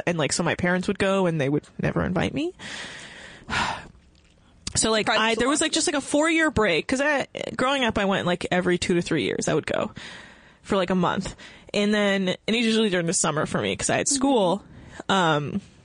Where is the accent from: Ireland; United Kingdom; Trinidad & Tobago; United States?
United States; But I mean, I was born and raised in America. Like, I never lived in a foreign country. I spent like a month in Iran every 2 years.